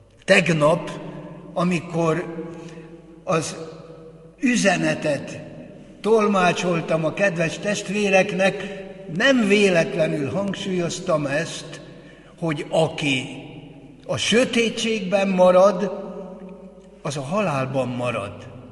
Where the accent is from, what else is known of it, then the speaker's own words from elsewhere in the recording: Hungary; mivel magyarok vagyunk